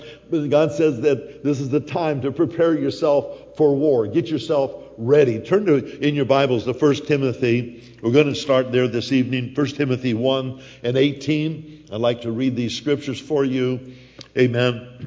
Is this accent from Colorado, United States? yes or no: yes; Colorado, United States; I was born and raised in Colorado